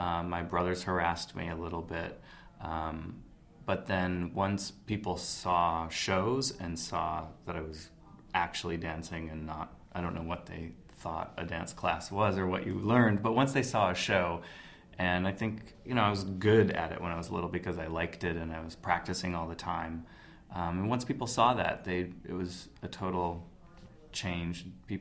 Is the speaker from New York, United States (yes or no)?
yes; Lowville, New York, United States; I'm from Lowville, New York, which is between Lake Ontario and the Adirondack Mountains.